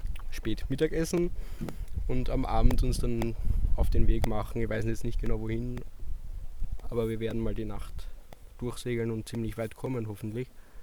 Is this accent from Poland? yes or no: no; Königstetten, Lower Austria, Austria; Ich komme aus Königstetten, das ist in der Nähe von Wien. Bin über mein Spital hierher gekommen.